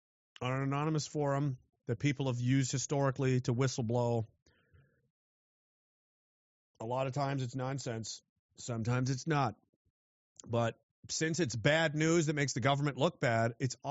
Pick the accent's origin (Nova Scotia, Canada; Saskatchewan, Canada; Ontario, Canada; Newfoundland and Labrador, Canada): Nova Scotia, Canada; And I grew up here. I grew up in Nova Scotia, and I used to go out and play in the spring and the summertime and the fall.